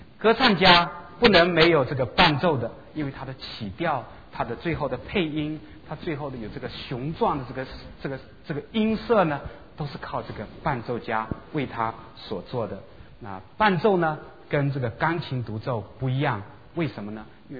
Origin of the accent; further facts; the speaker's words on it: China; 就我们中国人很经常讲的一个就是叫做什么呢？叫做夫唱妇随啊